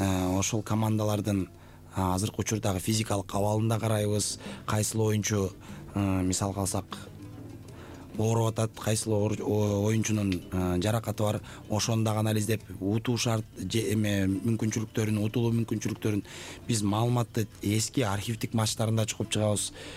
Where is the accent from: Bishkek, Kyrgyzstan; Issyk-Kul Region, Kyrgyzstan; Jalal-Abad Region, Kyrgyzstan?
Bishkek, Kyrgyzstan; Ak-Orgo; Мен ак өргөдө өскөм деп айтам.